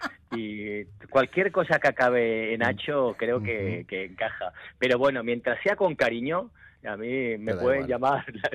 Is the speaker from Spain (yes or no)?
yes; Catalonia, Spain; como en el fondo soy catalán